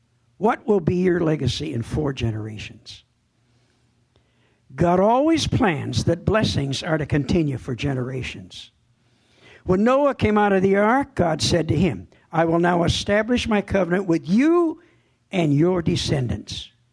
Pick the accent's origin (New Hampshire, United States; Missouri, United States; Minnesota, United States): Minnesota, United States; I'm a Minnesotan through and through, in case some of you are wondering about my background. We moved to Villard when I was in the first grade. Then we moved to Alec, and I finished my elementary school to the sixth grade. Then we moved to Evansville